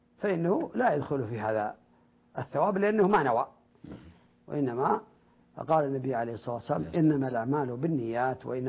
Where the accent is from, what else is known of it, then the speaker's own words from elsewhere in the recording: Saudi Arabia; عندنا في المملكة العربية السعودية